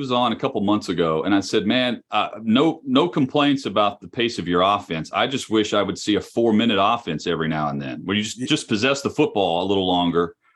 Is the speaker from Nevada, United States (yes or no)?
yes; Las Vegas, Nevada, United States; I feel the same way about growing up in Las Vegas.